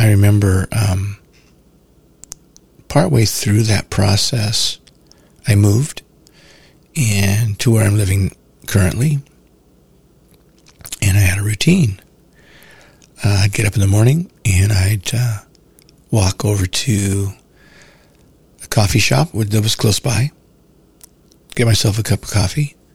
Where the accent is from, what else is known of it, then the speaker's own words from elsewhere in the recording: California, United States; But I, you know, growing up in California, I knew who he was.